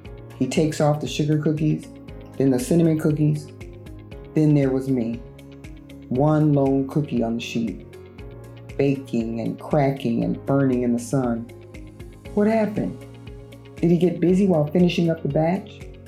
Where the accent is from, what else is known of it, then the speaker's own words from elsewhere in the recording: Minnesota, United States; Growing up in Minnesota didn't give me tons of opportunities to see people like me.